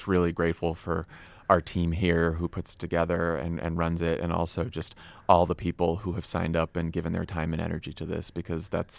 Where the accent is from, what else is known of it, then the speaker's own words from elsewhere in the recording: Boston, Massachusetts, United States; also born or lived in Washington, D.C.; now in California, United States; I thought I would be East Coast for life, from Boston, lived in D.C. for 10 years. I was like, what, California?